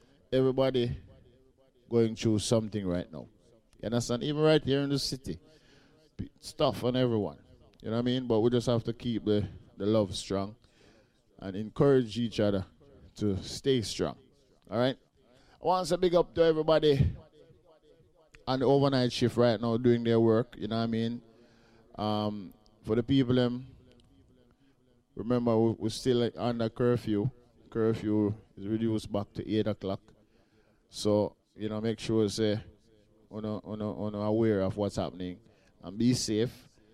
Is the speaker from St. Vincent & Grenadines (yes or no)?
yes; St. Vincent & Grenadines; I'm from St. Vincent and the Grenadines